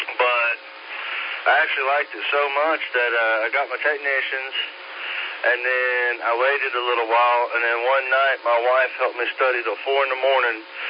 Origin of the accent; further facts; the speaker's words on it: Pisgah Forest, North Carolina, United States; I'm from the Pisgah Forest area.